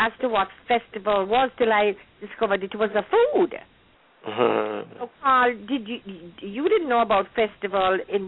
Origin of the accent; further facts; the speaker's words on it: Jamaica; I remember when I was growing up in Jamaica